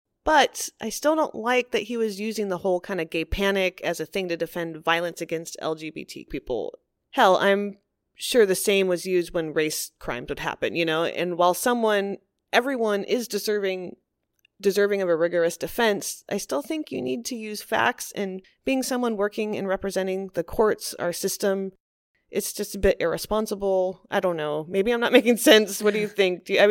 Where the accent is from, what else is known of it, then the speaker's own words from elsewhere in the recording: California, United States; Maybe growing up in California, not even a maybe, we're kind of a bit of a bubble here.